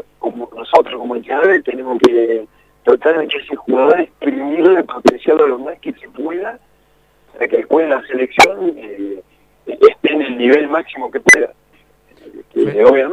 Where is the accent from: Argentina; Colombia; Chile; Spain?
Argentina; Vos viste cómo somos los argentinos.